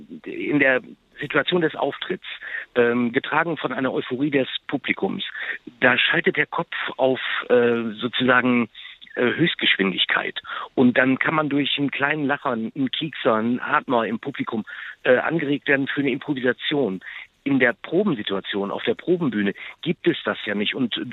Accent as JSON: {"language": "German", "region": "North Rhine-Westphalia", "country": "Germany", "also_born_or_lived": "North Hesse", "said": "Ich bin ja Ostwestfale und habe lange in Nordhessen"}